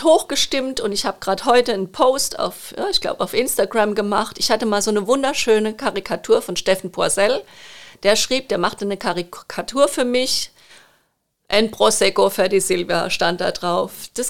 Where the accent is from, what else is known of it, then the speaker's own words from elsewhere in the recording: Rhineland-Palatinate, Germany; born there; Also ich bin gebürtige Pfälzerin und liebe die Pfalz